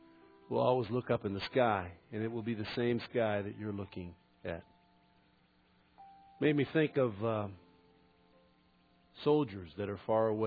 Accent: California, United States; We came from Southern Cal, where they don't have too many ice storms that knock out the power.

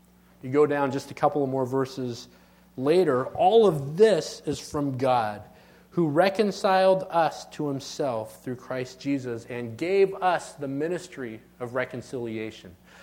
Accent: United States; This is the hard part for me personally, because I'm an American, and that comes with a lot of things.

